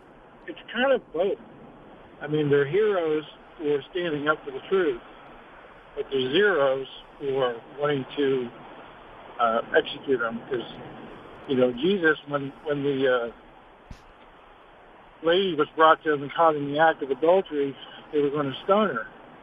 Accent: Cincinnati, Ohio, United States; I'm from Cincinnati, Ohio.

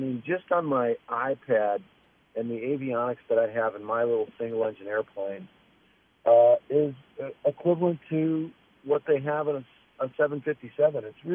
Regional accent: Detroit, Michigan, United States; I moved back to Detroit. I moved back to my hometown on the lake that I grew up, Lake St. Clair.

